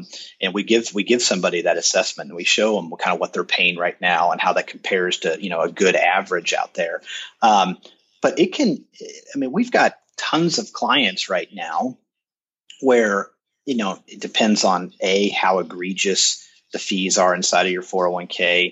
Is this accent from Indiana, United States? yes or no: no; Kansas City, Missouri, United States; I'm in Kansas City, and American Century is in my hometown, and they've got two massive buildings down on the plaza.